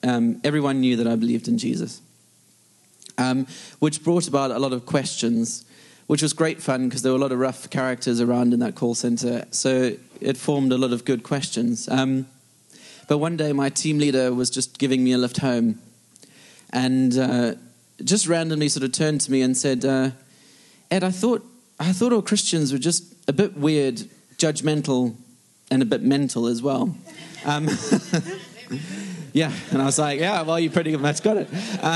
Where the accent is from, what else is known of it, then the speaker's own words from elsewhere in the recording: South Africa; moved away as an adult; now in United Kingdom; I'm married to … Been married for 5 years. I'm originally from South Africa.